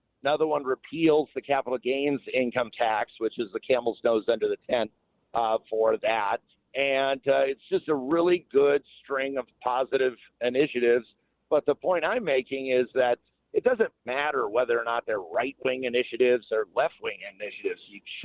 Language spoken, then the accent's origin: English; Yakima, Washington, United States; So the mayor of Yakima, like you said, my hometown, there's a post about it